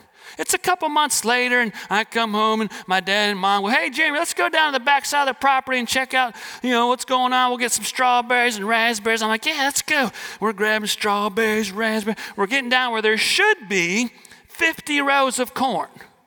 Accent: Wisconsin, United States; also born or lived in Washington, D.C.; Even though I played sports in high school in Washington, D.C., I was born in Wisconsin. I grew up in a little town there. We were in a farm community

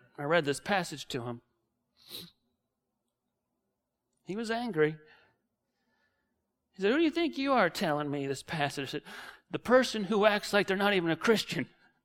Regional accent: Wisconsin, United States; born there; I'm a huge Green Bay Packers fan because I was born in Wisconsin.

